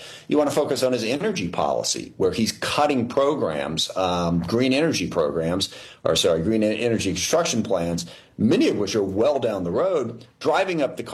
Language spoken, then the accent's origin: English; Seattle, Washington, United States; I'm from the Seattle King County area.